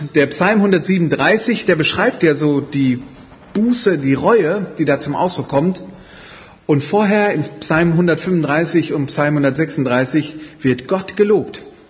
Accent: Düsseldorf, North Rhine-Westphalia, Germany; Ich bin Düsseldorfer, habe in Düsseldorf studiert.

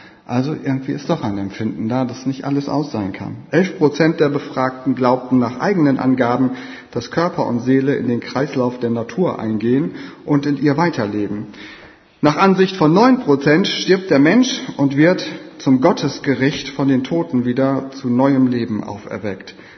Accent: Lower Saxony, Germany; born there; Ich bin 52 Jahre alt, bin gebürtiger Ostfriese, lebe seit über 20 Jahren am Niederrhein

